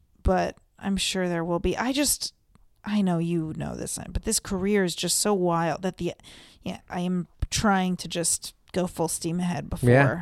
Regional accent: Seekonk, Massachusetts, United States; Yeah, I'm from Seekonk, Mass, but my mom was like born and raised in Cranston, Rhode Island.

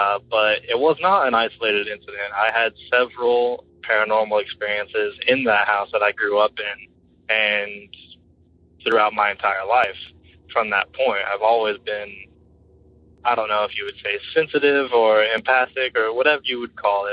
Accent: Springfield, Missouri, United States; I am from Springfield, Missouri. I have one story for you from when I was younger, about 12 years ago. I grew up in the country, outside of Springfield

